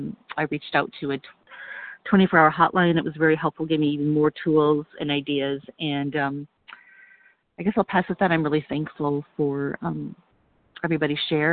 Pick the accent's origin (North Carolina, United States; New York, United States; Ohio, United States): New York, United States; New York City; I am from New York City.